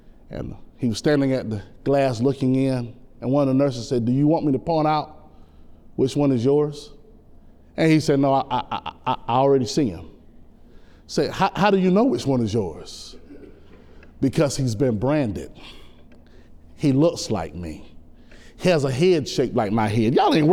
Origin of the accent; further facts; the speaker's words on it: Dillon, South Carolina, United States; I'm from Dillon, did I say South Kankakee? That's South Carolina to the rest of you all. And I was born in Marion Memorial Hospital.